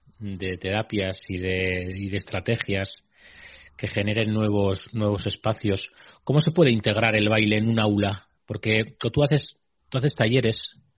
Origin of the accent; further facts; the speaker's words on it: Basque Country, Spain; Que yo vengo del País Vasco y ahí no nos movemos ni con...